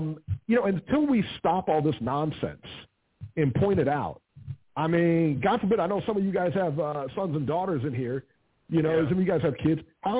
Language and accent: English; Mexico; Beeb is Lebanese. I'm Mexican.